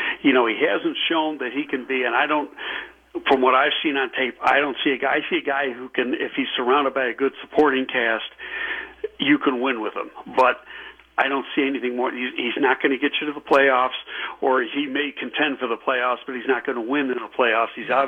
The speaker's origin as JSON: {"language": "English", "town": "Buffalo", "region": "New York", "country": "United States", "said": "You know, I'm from Buffalo."}